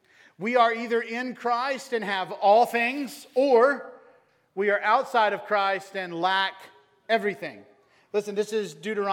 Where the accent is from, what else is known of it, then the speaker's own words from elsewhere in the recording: Georgia, United States; Whenever I was a kid, I grew up in Meriwether County, Georgia. Meriwether County, Georgia, we have three red lights in the county.